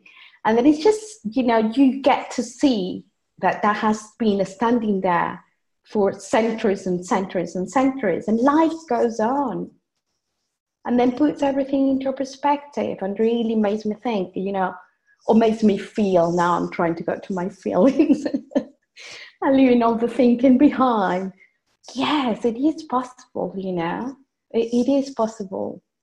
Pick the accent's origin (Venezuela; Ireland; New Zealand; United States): Venezuela; English is a second language; now in United Kingdom; what's happening in Venezuela, for example, I'm from Venezuela